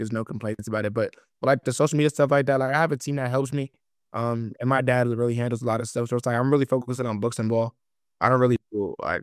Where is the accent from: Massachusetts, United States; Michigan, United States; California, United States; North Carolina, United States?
Massachusetts, United States; Boston; because I'm from the Boston area, so I see him a lot.